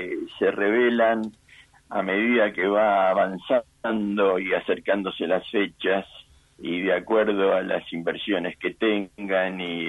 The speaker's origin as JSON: {"language": "Spanish", "country": "Argentina", "said": "creo que soy el único argentino"}